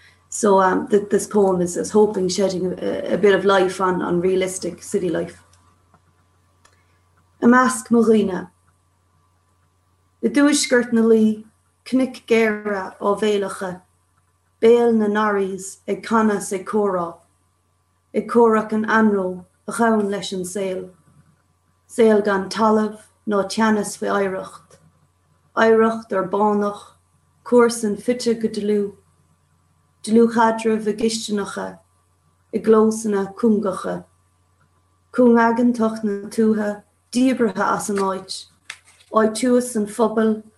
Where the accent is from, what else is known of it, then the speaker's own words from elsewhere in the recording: Cork, Munster, Ireland; So I'm born and bred in Cork City.